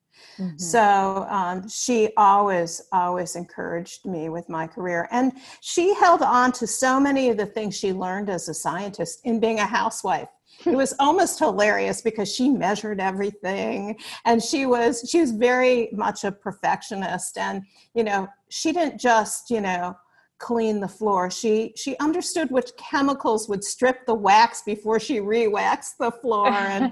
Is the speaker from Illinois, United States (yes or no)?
yes; Chicago, Illinois, United States; I grew up in Chicago, and she was at the University of Chicago.